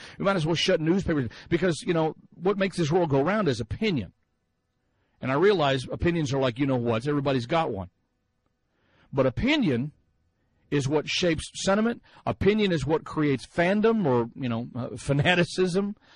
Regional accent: Texas, United States; Many of you know that I grew up in Texas, played it not very well, but loved the sport

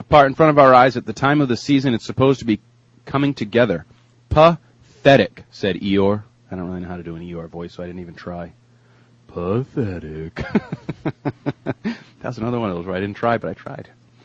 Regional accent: Ireland; I'm Irish myself. It's okay.

